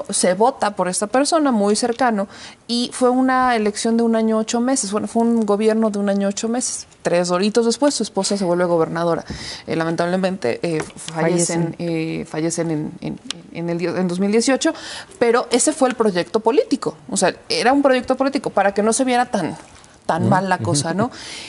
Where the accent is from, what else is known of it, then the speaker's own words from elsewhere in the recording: Puebla, Mexico; Yo soy de Puebla y en Puebla ocurrió uno de los casos, creo yo, más emblemáticos